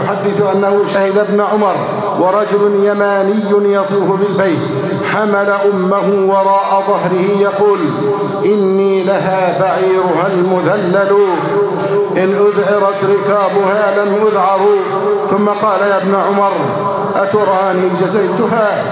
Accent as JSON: {"language": "Arabic", "country": "Egypt", "said": "اللهم احفظ بلدنا مصر أمناً أماناً، صفاءً ورخاءً، وسائر بلاد المسلمين."}